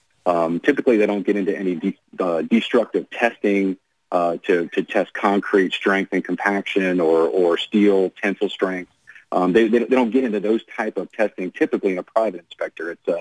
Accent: the South, United States; a little Southern hospitality, which is where I come from the South.

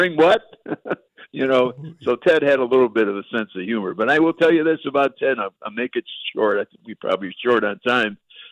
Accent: Chicago, Illinois, United States; and I'm born and raised in Chicago, folks. I mean, I've seen everything at least once in Chicago.

